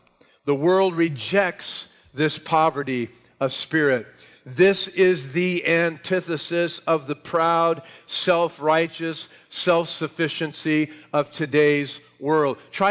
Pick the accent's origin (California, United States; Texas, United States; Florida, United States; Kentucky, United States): California, United States; San Bernardino; I grew up in San Bernardino my whole life, which at this time, there's some real bad areas in that town. And I grew up in an area of San Bernardino that's really poverty-stricken and really bad.